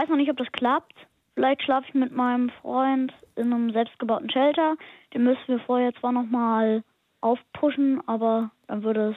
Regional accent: Marmäusel, Lower Saxony, Germany; Ich komme aus dem Landkreis Lüchow-Dannenberg und wohne im Dorf Marmäusel. Das kennt, glaube ich, niemand.

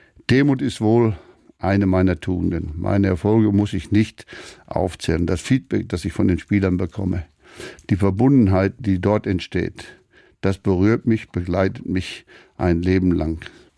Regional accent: Schleswig-Holstein, Germany; Wir sind ja Schleswig-Holsteiner.

